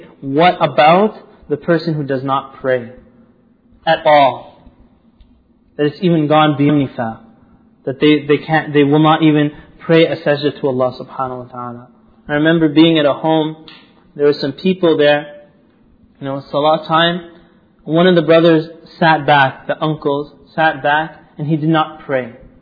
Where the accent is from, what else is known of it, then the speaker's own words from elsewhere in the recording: Alexandria, Alexandria Governorate, Egypt; I remember being in Egypt. I would stand on the balcony, and I would hear the entire city, and I'm from Alexandria there